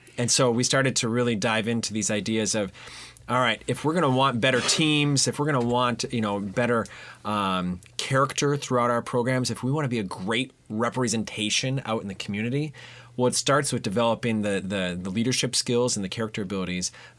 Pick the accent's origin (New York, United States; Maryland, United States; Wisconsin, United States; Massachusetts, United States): Wisconsin, United States; Mukwonago; Yeah, so I was a Mukwonago guy.